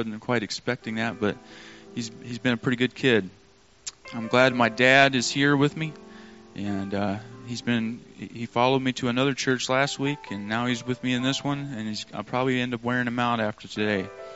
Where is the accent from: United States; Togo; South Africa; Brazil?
United States; Arkansas; also born or lived in Montana; The reason why I'm here, I'm originally from Arkansas, was born in Montana. I've been kind of all over the place.